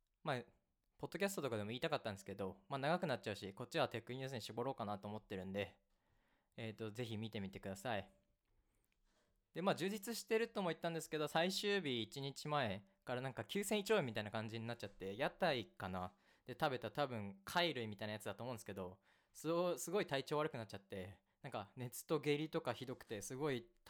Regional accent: Niigata, Japan; also born or lived in Tokyo; 日本じゃねえや地元の新潟とあと東京を結構週1ぐらいでずっと行き来してたんですけど

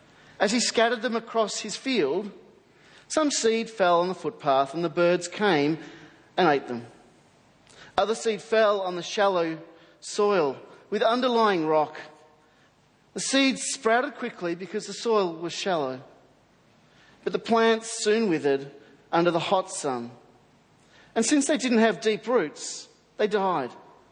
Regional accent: Melbourne, Victoria, Australia; I'm from Melbourne, Australia

